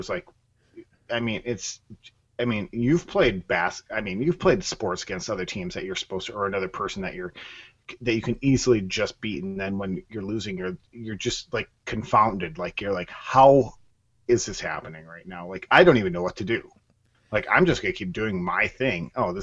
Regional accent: Wisconsin, United States; now in Madison, United States; I'm a guy from Wisconsin that grew up in northern Wisconsin, very detached from the Badgers, as a matter of fact.

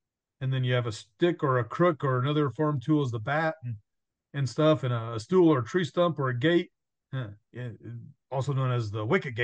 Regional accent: Clinton, Indiana, United States; Jody and I grew up in the Midwest and near Clinton, Indiana with the Little Italy Festival.

